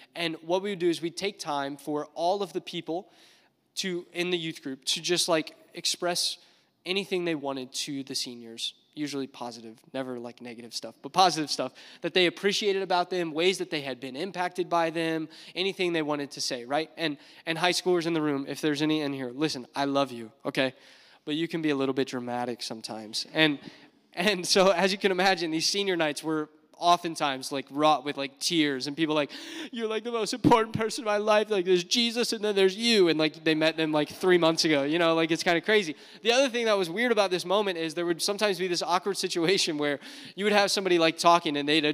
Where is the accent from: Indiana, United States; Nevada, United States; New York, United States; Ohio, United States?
Indiana, United States; Indianapolis; I'm from Indianapolis, and we'd make the trek up to Hope College for a week-long conference retreat thing.